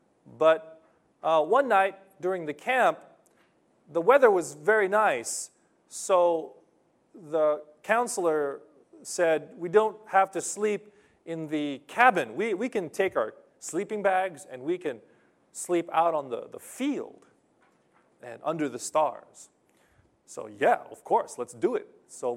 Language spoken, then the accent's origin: English; Los Angeles, California, United States; Growing up in Los Angeles, you didn't have a chance to look at the stars in the sky.